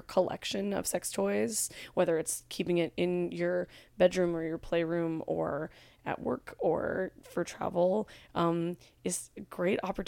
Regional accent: California, United States; I'm from California, so I see a lot of hippies like reusing bags

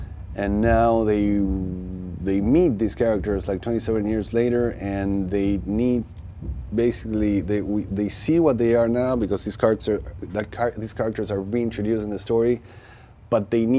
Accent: Argentina; I grew up in Argentina, but I grew up watching all kinds of movies and a big amount of American movies.

